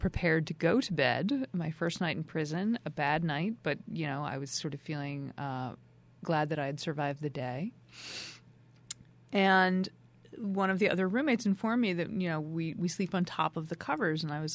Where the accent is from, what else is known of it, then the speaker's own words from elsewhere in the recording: New York, United States; I'm a New Yorker